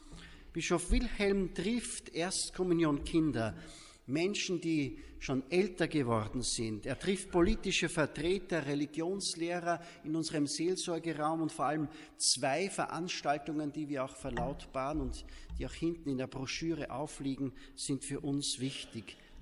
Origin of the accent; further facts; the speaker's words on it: St. Jakob im Walde, Styria, Austria; aus meiner näheren Heimat Ratten und St. Jakob im Walde, wo ich her bin